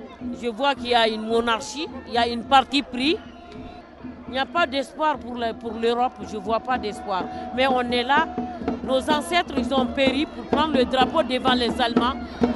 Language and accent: French; Bamako, Mali; moved away as an adult; now in France; Je viens du Mali. De Bamako, depuis 2001, je suis là.